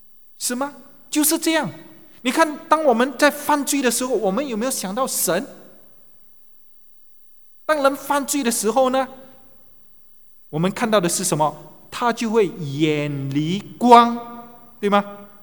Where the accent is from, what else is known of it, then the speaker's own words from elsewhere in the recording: China; 那讲到灵魂，我们中国人都知道嘛，人是万物之灵，有灵魂。